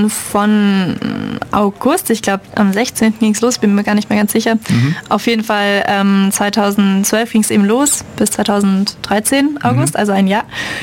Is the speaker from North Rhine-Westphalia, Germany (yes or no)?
no; St. Georgen, Baden-Württemberg, Germany; ich komme aus St. Georgen, das liegt im Schwarzwald, das sagt eigentlich immer keinem was.